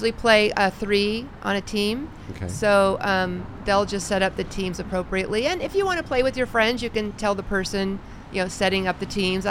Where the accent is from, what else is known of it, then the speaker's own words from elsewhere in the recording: Laguna Beach, California, United States; And we said, yeah, we're from Laguna Beach, and they were thrilled.